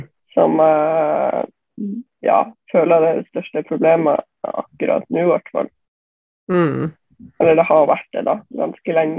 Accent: Bodø, Nordland, Norway; jeg 20 år, og jeg kommer fra Bodø.

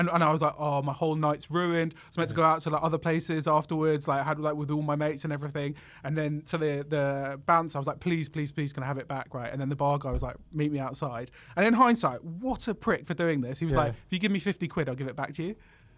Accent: London, United Kingdom; I grew up in North London. Just literally just off the Archway Road.

